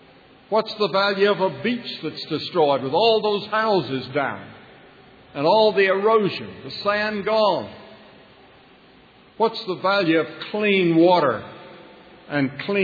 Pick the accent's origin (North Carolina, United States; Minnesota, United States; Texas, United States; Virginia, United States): North Carolina, United States; And then Bertha came on to North Carolina because it wanted to come to my hometown, to my home state.